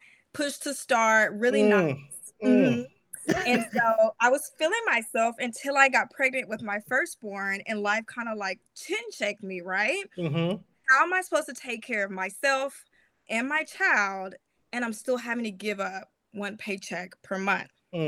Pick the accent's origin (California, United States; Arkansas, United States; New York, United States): Arkansas, United States; But I'm a very basic person. I'm from Arkansas. I don't know all the big words.